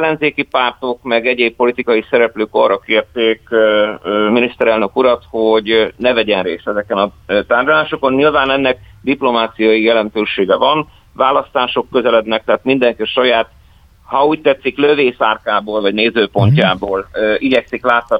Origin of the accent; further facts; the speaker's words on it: Hungary; ugye mi magyarok vagyunk, és itt vagyunk, ez egy geopolitikai térben, itt vagyunk.